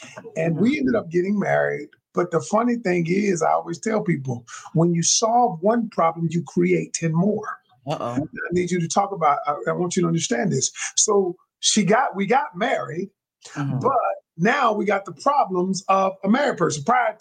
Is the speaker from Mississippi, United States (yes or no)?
no; Atlanta, Georgia, United States; now in Greensboro, United States; I live in Greensboro, North Carolina. I'm from Atlanta originally, but I went to North Carolina A&T, and I kind of stayed in North Carolina